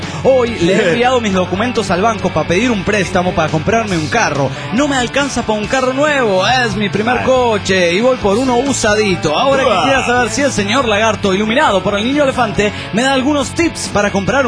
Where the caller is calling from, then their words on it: Delta, Colorado, United States; … de Delta Colorado.